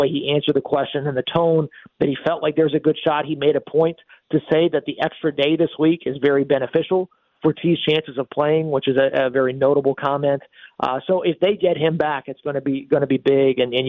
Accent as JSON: {"language": "English", "town": "Dallas", "region": "Texas", "country": "United States", "said": "I mean, I'm from Dallas, so I'm not from here, so I've only been here for the last few years."}